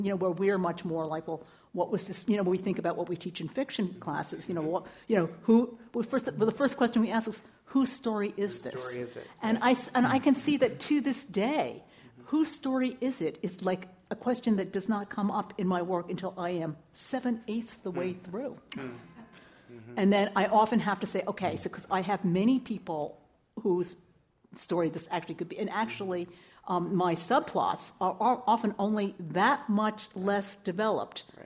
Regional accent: Yonkers, New York, United States; born there; And don't get me wrong, I was born here. You know, I was born in Yonkers, New York. So it's not like, you know, I was not raised in China.

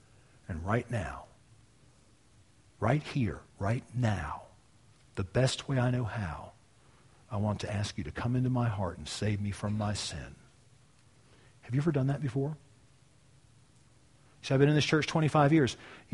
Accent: United States; born there; Sure, I was born in America as a Christian nation, right?

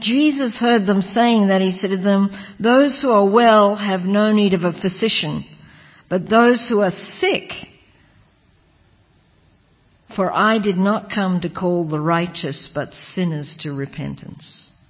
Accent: Australia; She's Jewish, I'm Christian. She's English, I'm from Australia.

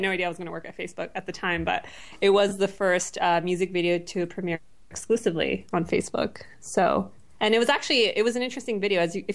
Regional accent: Brampton, Ontario, Canada; moved away as an adult; also born or lived in Mississauga; now in United States; I grew up in Brampton, Mississauga, and then did my undergrad at University of Toronto. And then moved to New York to do my master's degree at Columbia. And so I've been in the U.S. since then.

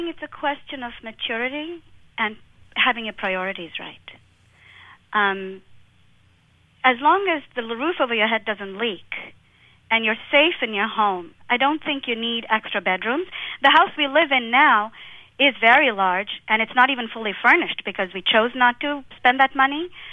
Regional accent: India; when I was growing up, I grew up in India.

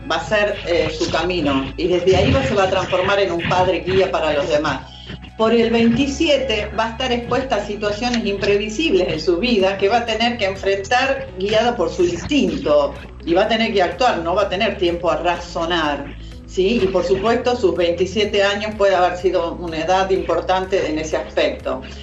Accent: Juan Bautista Alberdi, Tucumán, Argentina; Gabriela Correa es de mi misma ciudad. Yo soy de Juan Bautista Alberdi también

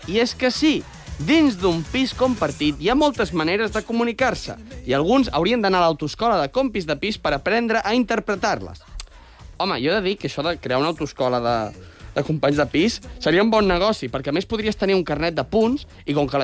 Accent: Catalonia, Spain; jo com a català pues, puc dir que Barcelona s'il·lumina

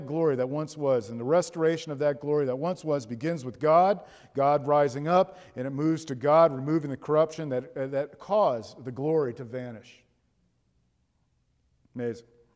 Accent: Miami, Florida, United States; I grew up in South Florida, Miami

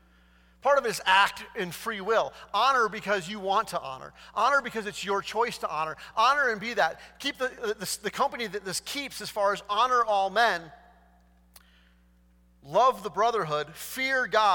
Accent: Wisconsin, United States; We grew up in Wisconsin, so we were starting with a disadvantage.

